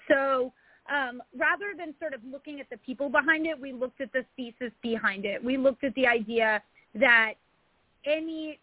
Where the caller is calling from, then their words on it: Montclair, New Jersey, United States; I am in Montclair, New Jersey.